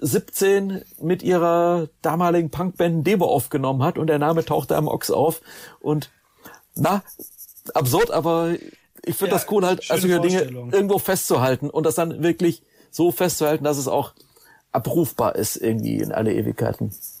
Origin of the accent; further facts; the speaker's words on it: Heidenheim an der Brenz, Baden-Württemberg, Germany; in dem Kaff war, wo ich herkomme, Heidenheim an der Brenz, Ulm die Ecke, einmal die A7 ganz weit runter.